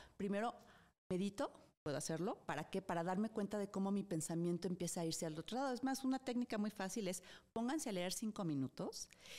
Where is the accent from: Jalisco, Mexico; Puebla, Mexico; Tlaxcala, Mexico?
Jalisco, Mexico; Guadalajara; Pero si yo te hablo de un limoncito, yo soy de Guadalajara, ¿no?